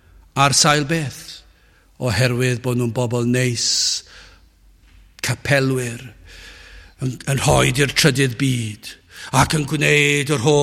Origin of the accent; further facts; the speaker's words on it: Wales, United Kingdom; Dwi'n Gymro.